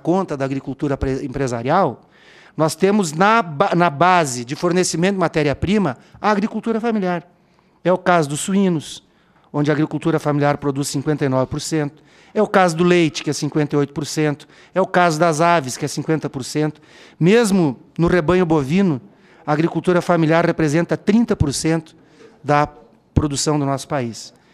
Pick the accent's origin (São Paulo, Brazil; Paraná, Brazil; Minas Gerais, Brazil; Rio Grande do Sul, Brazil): Rio Grande do Sul, Brazil; Caxias do Sul; eu venho de uma cidade que é muito industrializada, eu venho de Caxias do Sul, que é a segunda cidade em população do nosso Rio Grande, e é uma cidade muito industrializada, é um grande polo metal mecânico, mas também tem um território rural grande